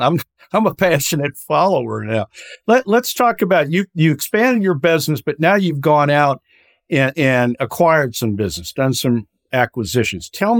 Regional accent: Minnesota, United States; also born or lived in Colorado; growing up in Minnesota and then Colorado, if you ain't in love with trees, then I don't know what

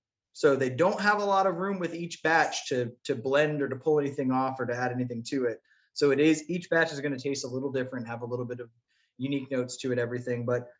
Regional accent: Florida, United States; I am from Florida, if the shirt and the rest of the personality don't pull that up.

